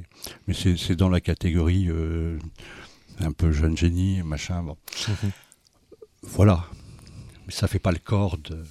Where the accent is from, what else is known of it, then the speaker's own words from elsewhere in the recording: South Korea; on vient de Corée, voilà.